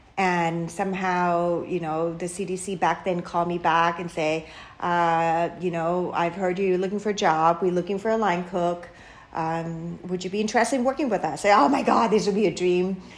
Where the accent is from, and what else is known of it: Thailand; English is a second language